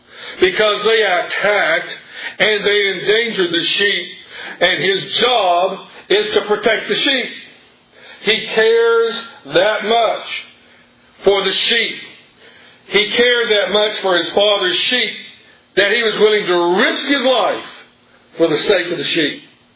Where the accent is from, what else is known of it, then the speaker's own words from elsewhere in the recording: Georgia, United States; now in Texas, United States; I flat done learned something when I moved to Texas from Georgia. I found out that I'm a dude.